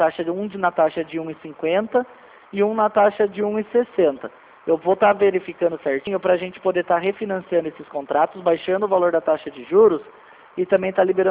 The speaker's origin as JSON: {"language": "Portuguese", "region": "São Paulo", "country": "Brazil", "said": "eu sou de São Paulo."}